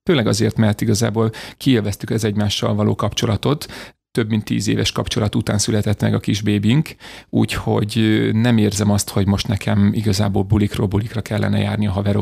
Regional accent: Csikéria, Bács-Kiskun, Hungary; Így van, Csikériáról származom.

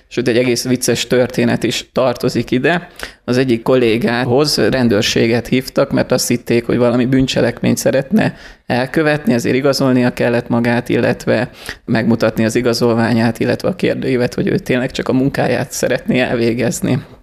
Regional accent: Vésztő, Békés, Hungary; Én Békés megyéből származom, egész pontosan egy kis településről, Vésztőről, ami a megye északi felén található.

